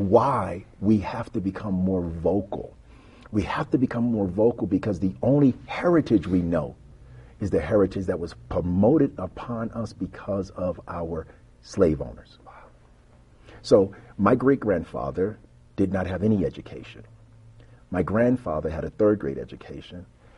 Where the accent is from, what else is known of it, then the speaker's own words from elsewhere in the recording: the South, United States; But I grew up in the South.